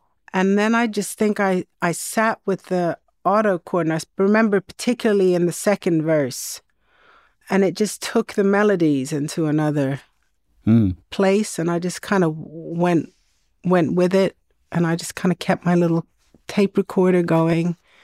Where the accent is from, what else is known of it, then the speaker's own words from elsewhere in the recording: Sweden; growing up in Sweden in the 70s